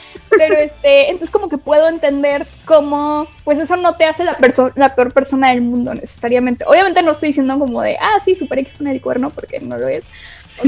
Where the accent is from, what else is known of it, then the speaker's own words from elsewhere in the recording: Monterrey, Nuevo León, Mexico; Igual soy de Monterrey, entonces aquí.